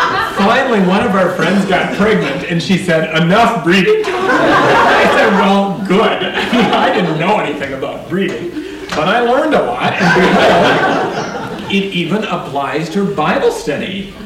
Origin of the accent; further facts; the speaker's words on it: South Dakota, United States; Anybody who grew up in South Dakota, I grew up in South Dakota